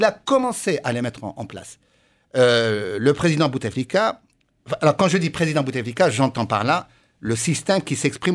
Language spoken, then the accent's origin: French; Constantine, Constantine Province, Algeria; Non, mais j'ai passé mon enfance à Constantine.